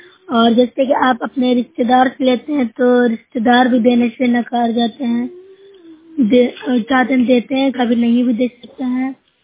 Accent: Nursarai, Bihar, India; मैं Nusra block से हूँ, जिला नालंदा की निवासी हूँ।

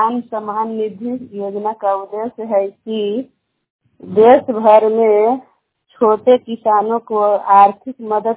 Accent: Balaukar, India; और मैं बलौकर के रहने वाली हूँ और नादिगंज प्रखंड से।

